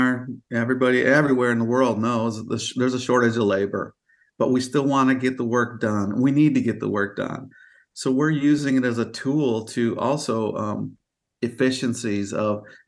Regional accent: Michigan, United States; I grew up in Michigan, so you got the Mackinac Bridge.

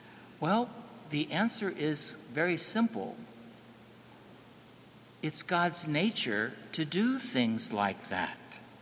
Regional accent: Ireland; Of course, I'm Irish and I'm not very good at Italian.

